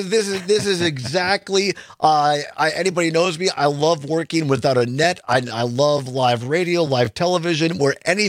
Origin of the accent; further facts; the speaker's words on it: Wisconsin, United States; But growing up in Southwest Wisconsin, I think part of it was when I grew up, you know, when there was no real cable, there's no ESPN for most of my youth.